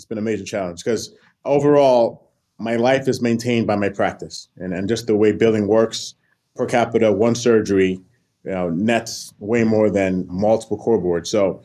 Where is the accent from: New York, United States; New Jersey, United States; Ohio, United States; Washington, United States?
New York, United States; New York City; now in St. Louis, United States; You know, I'm born in Brooklyn. I was raised in New York.